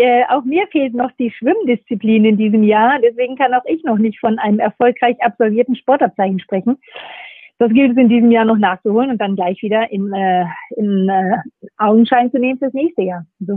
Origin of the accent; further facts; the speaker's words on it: Nordhorn, Lower Saxony, Germany; Ich komme aus Nordhorn und habe dort, ich würde sagen, mit 5 Jahren angefangen, Tennis zu spielen.